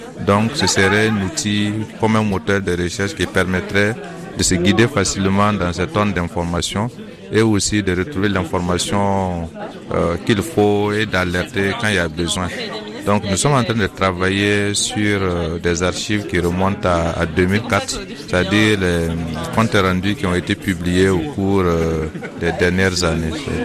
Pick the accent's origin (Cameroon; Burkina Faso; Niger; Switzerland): Burkina Faso; je suis du Burkina Faso.